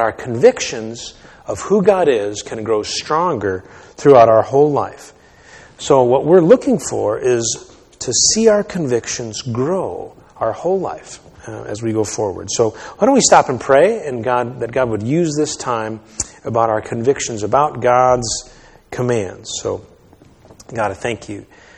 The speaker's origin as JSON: {"language": "English", "region": "New England", "country": "United States", "tie": "born or raised there", "said": "I was thinking, I grew up in New England, and we used to go to Vermont every so often."}